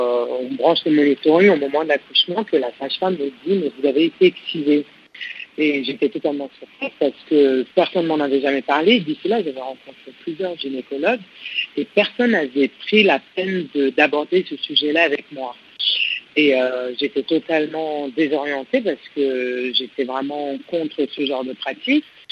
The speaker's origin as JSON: {"language": "French", "region": "Île-de-France", "country": "France", "tie": "born or raised there", "also_born_or_lived": "Senegal", "said": "d'origine qui est le Sénégal et je suis rentrée vers l'âge de 6 ans. Donc en fait, j'ai une éducation occidentale, j'ai grandi en région parisienne"}